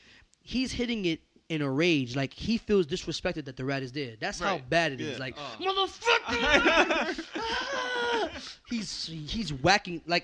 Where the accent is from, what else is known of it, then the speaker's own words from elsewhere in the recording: New York, United States; Nah, I was born and raised on the Upper East Side, Spanish Harlem.